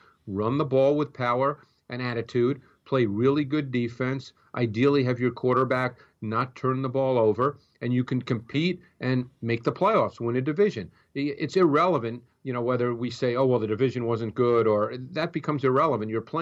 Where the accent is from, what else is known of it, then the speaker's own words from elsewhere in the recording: Northeast, United States; I grew up in the Northeast as well, but this is a little beyond the pale.